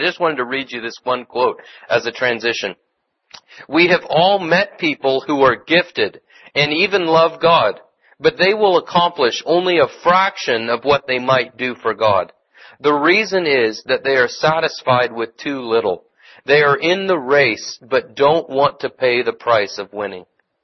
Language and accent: English; Lawrence, Kansas, United States; born there; That's my team. I was born in Lawrence, Kansas.